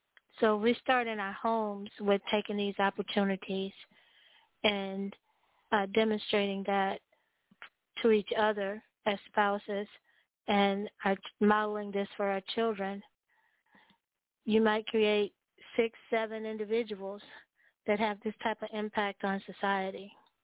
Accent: Chicago, Illinois, United States; Because I'm from Chicago, right?

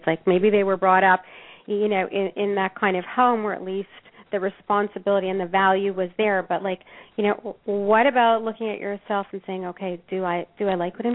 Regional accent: Canada; moved away as an adult; being Canadian, moving here, my daughter, coming into the industry

